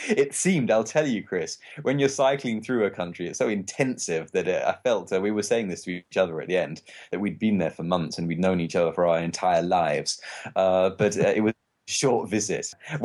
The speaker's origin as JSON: {"language": "English", "region": "England", "country": "United Kingdom", "lives_now": "Austria", "said": "I'm from England where there's a Premier League football league"}